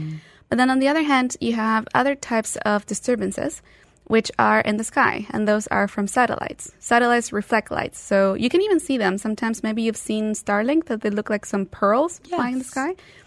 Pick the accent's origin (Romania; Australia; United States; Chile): Chile; I'm Chilean. I'm from South America. So I always get this question.